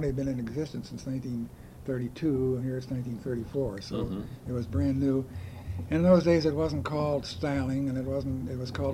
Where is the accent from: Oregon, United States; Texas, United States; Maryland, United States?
Maryland, United States; Baltimore; born there; and I was born in Baltimore, Maryland, on September 23rd, 1912.